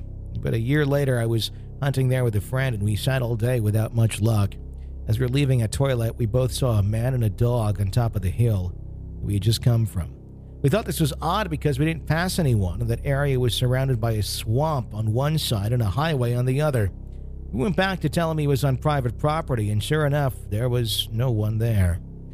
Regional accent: Virginia, United States; I grew up in Northern Virginia and have spent most of my life in the woods hunting.

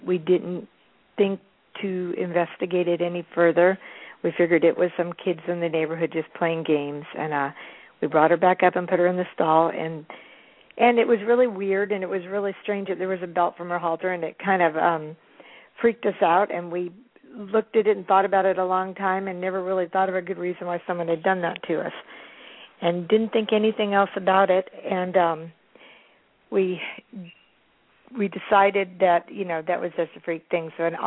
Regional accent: Santa Fe, New Mexico, United States; I'm from Santa Fe, New Mexico, and I grew up

